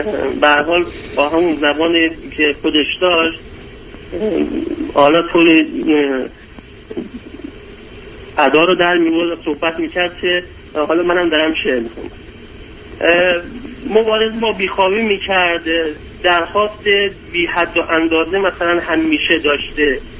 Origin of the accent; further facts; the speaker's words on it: Iran; moved away as an adult; ما یه خانواده 4 نفره هستیم که تقریبا 2.5 پیش از ایران اومدیم بیرون. حدود 14-15 ماه ترکیه بودیم. الان 13-14 ماه اینجا هستیم.